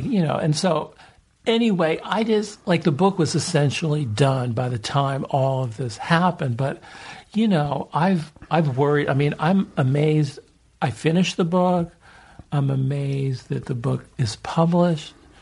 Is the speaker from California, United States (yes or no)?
yes; San Francisco, California, United States; also born or lived in Los Angeles; I grew up in San Francisco and L.A., and, you know, I just love stand-up.